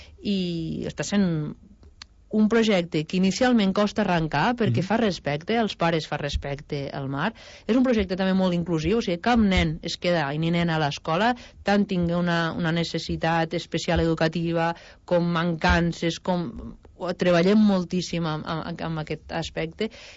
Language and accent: Catalan; Sant Carles de la Ràpita, Catalonia, Spain; Jo sóc de Sant Carles de la Ràpita, bastant lluny de les muntanyes